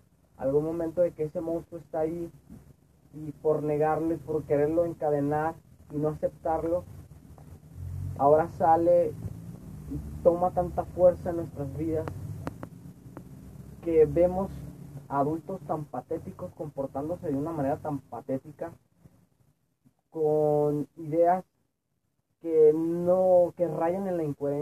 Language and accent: Spanish; Mexico; Soy de México, donde obviamente hay muchos miedos que ya están en el colectivo.